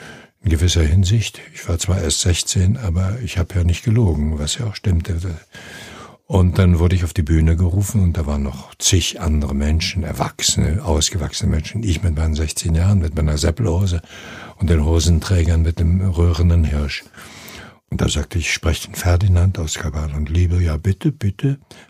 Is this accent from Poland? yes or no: yes; Pomeranian Voivodeship, Poland; In meiner Heimatstadt, das ist im jetzigen Polen, oben an der Ostsee, 90 Kilometer westlich von Danzig, da gab es kein Theater.